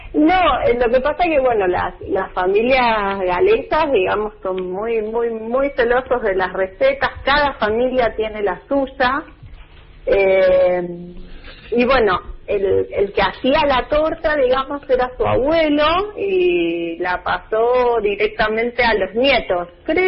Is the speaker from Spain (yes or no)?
no; Buenos Aires, Argentina; born there; now in Neuquén, Argentina; yo nací en Buenos Aires